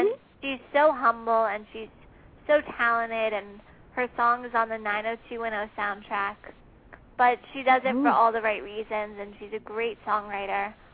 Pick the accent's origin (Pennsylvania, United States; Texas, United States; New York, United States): Pennsylvania, United States; Allentown; They're from Allentown, Pennsylvania, which is my hometown, actually.